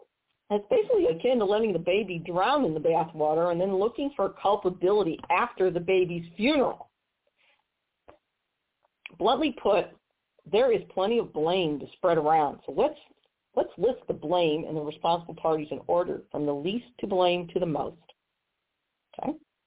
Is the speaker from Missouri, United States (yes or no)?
yes; Missouri, United States; In my home state of Missouri, I see people on Facebook also claiming they've submitted all the necessary documents to get this assistance